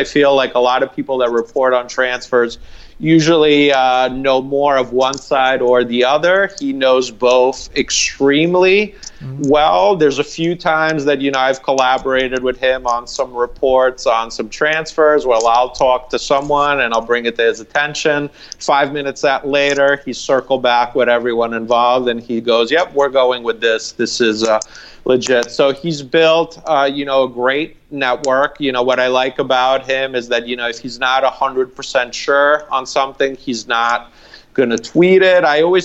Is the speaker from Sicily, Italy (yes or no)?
no; Padua, Veneto, Italy; When I was growing up in Padova